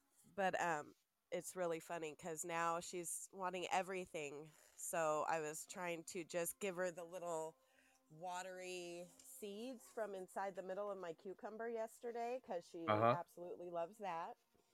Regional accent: Truckee, California, United States; I grew up in Truckee. So springtime in Truckee, if you're walking through the forest, this is up by Tahoe.

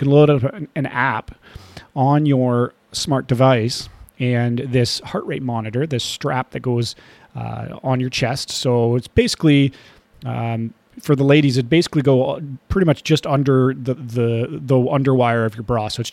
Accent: Chatham, Ontario, Canada; Here in Chatham, Ontario, which is southwestern Ontario, my hometown

